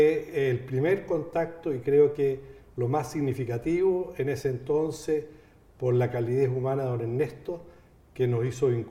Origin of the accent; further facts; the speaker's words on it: Chile; Soy, aunque por el apellido alemán, soy chileno